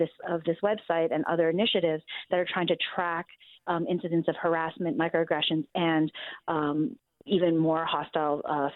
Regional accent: Toronto, Ontario, Canada; my hometown of Toronto, Canada

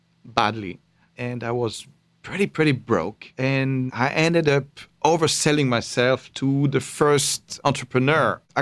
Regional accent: Paris, Île-de-France, France; born or raised there

